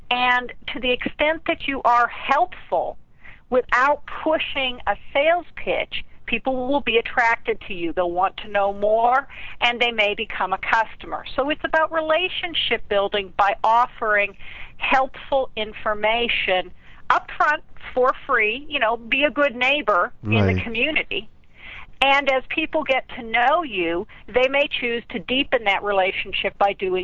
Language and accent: English; Pennsylvania, United States; No, I'm originally from Pennsylvania.